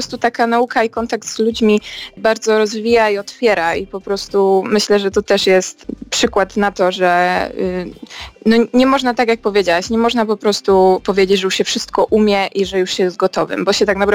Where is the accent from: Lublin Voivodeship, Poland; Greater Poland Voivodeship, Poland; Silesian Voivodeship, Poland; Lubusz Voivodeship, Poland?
Silesian Voivodeship, Poland; Tychy; jestem ze Śląska, więc tam do ogniska muzycznego w Tychach